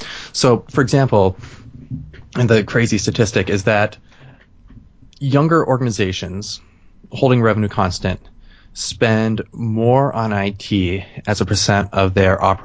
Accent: Montana, United States; I worked for a nonprofit out west in my home state of Montana.

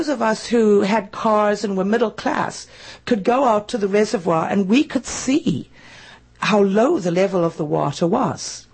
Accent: Zimbabwe; also born or lived in Harare; I'm originally from Zimbabwe. And in the early 80s, my family and I were living in Harare, the capital of Zimbabwe.

